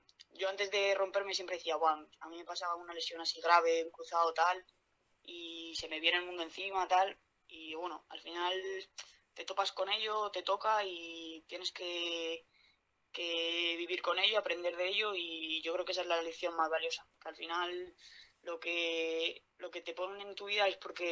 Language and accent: Spanish; Madrid, Community of Madrid, Spain; yo soy de Vallecas y desde pequeña sé lo que es el Rayo y bueno, poder representar el equipo de mi barrio